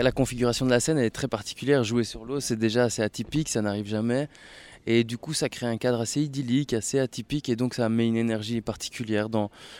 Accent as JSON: {"language": "French", "town": "Mons", "region": "Wallonia", "country": "Belgium", "said": "c'est pas très loin de chez nous, on est de Mons"}